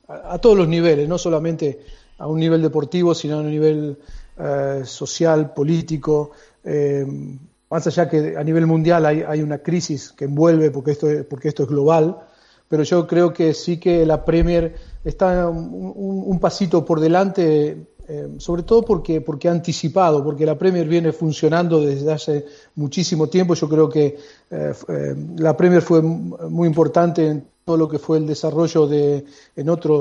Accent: Argentina; now in England; Yo vengo de Argentina, soy puro latino, si ahí en Argentina no eres español, eres italiano, o sea que venimos con esas raíces y con esa genética

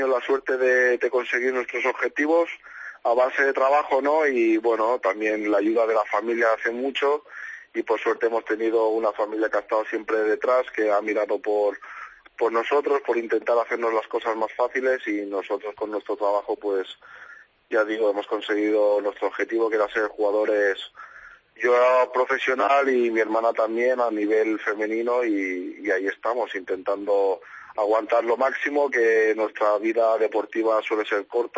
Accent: Barcelona, Catalonia, Spain; born there; soy nacido en Barcelona. Mi madre de allí, de Vilassar de Mar, cerca de Barcelona, y mi padre de Sevilla

